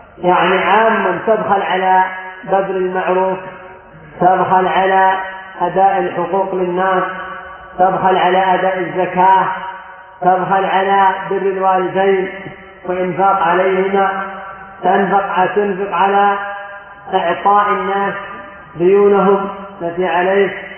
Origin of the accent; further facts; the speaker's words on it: Yemen; وعندنا في اليمن ربما يظلم الشخص فيعرقل محافظة كاملة